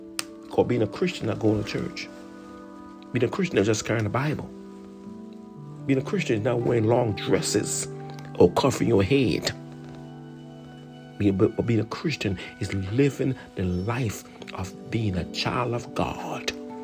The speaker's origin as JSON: {"language": "English", "country": "Jamaica", "moved": "yes", "said": "the pastor would say that y'all foreigners come here to take all the job, knowing that I was from Jamaica."}